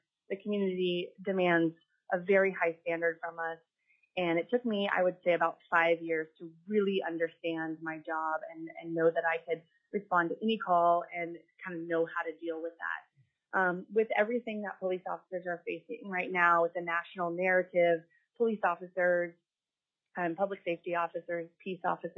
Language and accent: English; Alaska, United States; I've born and raised in Alaska